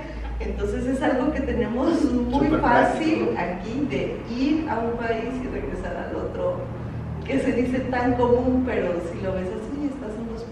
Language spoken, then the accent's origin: Spanish; Mexico City, Mexico; born there; now in Tijuana, Mexico; nací en Ciudad de México, ¿desde cuánto tiempo estás acá? Y llevo aquí 35 años.